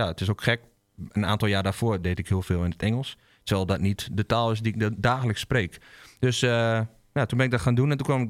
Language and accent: Dutch; Drenthe, Netherlands; born there; accent: Drents; Ik ben geboren in Drenthe. Dat is een provincie in Nederland. En daar spreken we, ja, het Drentse dialect.